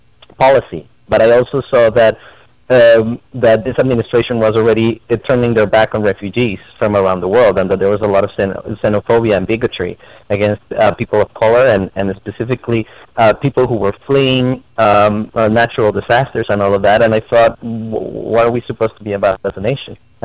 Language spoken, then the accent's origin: English; Colombia; now in United States; I am an immigrant from Colombia, very proud immigrant. I'm an American citizen as well